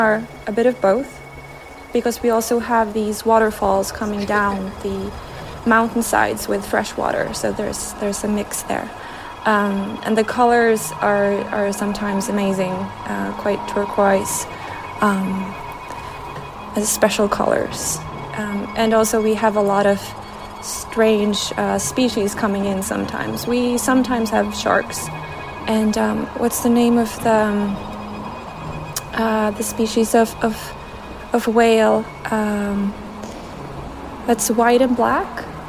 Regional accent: Trondheim, Trøndelag, Norway; English is a second language; I'm from Norway, Trondheim, in the middle of the country.

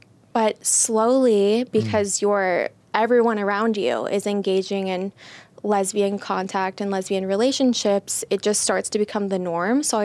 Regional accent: Chicago, Illinois, United States; Well, I'm from Chicago, so it's...

